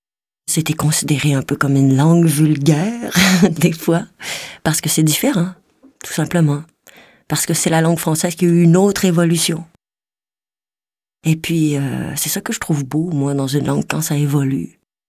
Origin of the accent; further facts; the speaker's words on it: Quebec, Canada; accent: Québécois; J'ai un peu d'accent québécois, un peu jurassien des fois, ça dépend. Moi, j'ai appris le français, évidemment, dans mon pays, au Canada, mais je dirais dans mon pays, au Québec. C'est ma mère puis mon père qui m'ont appris le français.